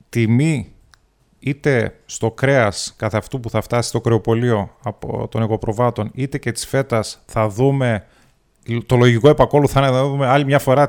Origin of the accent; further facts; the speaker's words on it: Germany; εγώ μεγάλωσα στην Γερμανία.